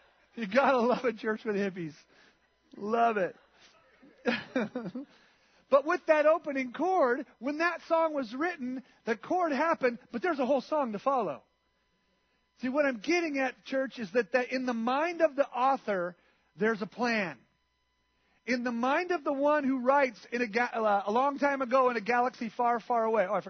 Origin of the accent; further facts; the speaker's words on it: Hayward, California, United States; I remember seeing it in Hayward. I grew up in Hayward.